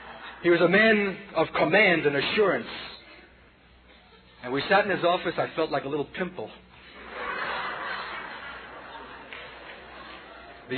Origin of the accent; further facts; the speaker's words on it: Brooklyn, New York, United States; accent: Brooklyn; in which it came forth in my familiar Brooklyn accent, even with a bit of slang thrown